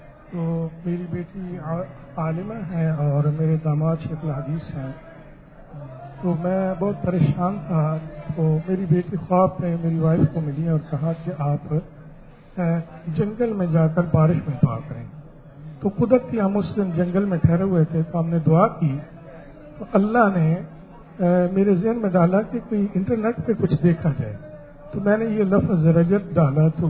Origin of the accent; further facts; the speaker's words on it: Canada; میرا تعلق کینیڈا سے ہے